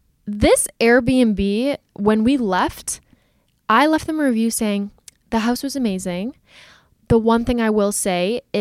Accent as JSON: {"language": "English", "country": "Canada", "said": "And like, I'm from Canada. So instantly I'm like, California."}